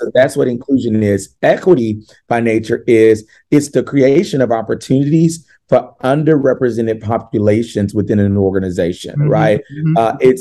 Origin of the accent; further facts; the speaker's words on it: Louisiana, United States; You know, I'm from Louisiana, and if we don't do anything else good in Louisiana